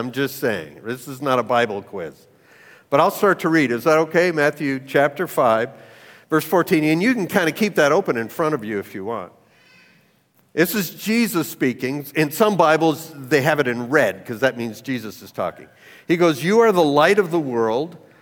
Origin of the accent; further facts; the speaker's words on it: Ontario, Canada; I'm from Canada. I grew up 20 minutes away from that lake that's been in the news in the last couple of weeks, right? I grew up in Ontario.